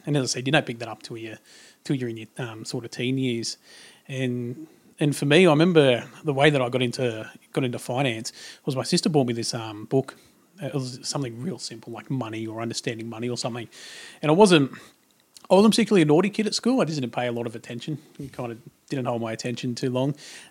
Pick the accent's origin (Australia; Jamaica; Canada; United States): Australia; Tamworth, New South Wales; grew up in Tamworth, out in country New South Wales. One of six kids.